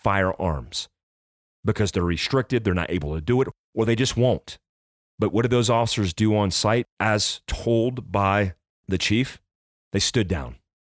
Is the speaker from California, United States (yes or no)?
no; South Daytona, Florida, United States; When I was growing up in South Daytona Elementary School, we had firefighters and first responders that would come in and give us blocks of instruction.